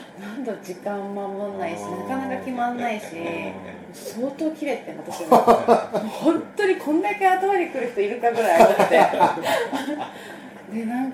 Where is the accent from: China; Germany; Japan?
Japan; Sendai, Miyagi; 私が仙台出身で、はい、まあ、3.11 2011年に地震が起きた時に、まあ、東京にいたんですよね